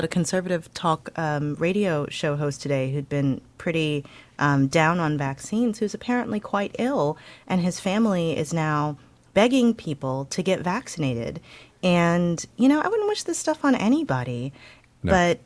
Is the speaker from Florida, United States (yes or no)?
no; St. Louis, Missouri, United States; I listen to KWMU a lot because my hometown public radio station, and St. Louis and St. Louis County are renewing their mask mandates on Monday.